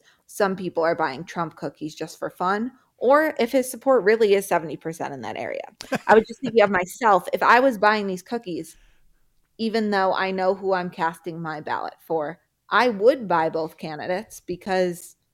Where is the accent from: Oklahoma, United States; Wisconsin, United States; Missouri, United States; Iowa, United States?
Wisconsin, United States; Madison; I'm from Madison.